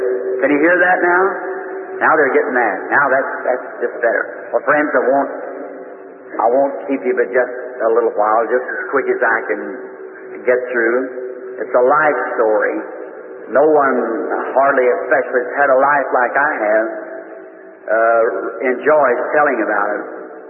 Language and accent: English; Kentucky, United States; born or raised there